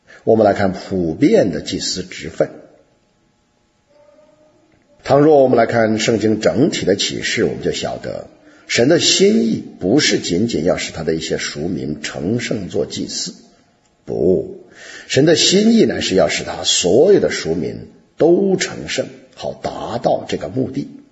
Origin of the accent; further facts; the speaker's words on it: China; 例如在中国我的家乡那里，有一座山以出产制造眼镜的水晶而闻名。